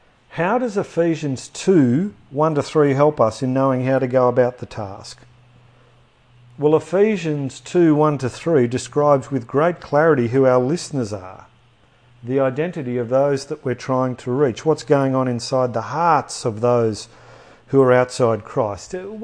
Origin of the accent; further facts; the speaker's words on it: Australia; We're evangelicals from Australia.